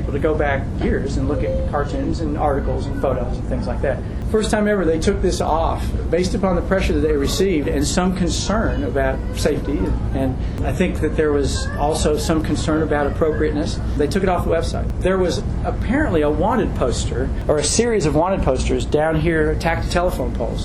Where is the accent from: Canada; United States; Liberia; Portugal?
United States; Flatwoods, Kentucky; But I'm not one of these guys from Louisville that doesn't know where anything is. Remember, I'm from Flatwoods.